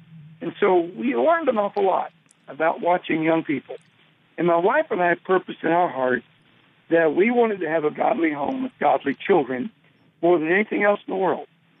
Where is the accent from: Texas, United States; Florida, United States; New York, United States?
Texas, United States; Dallas; All righty. I grew up in Dallas, Texas.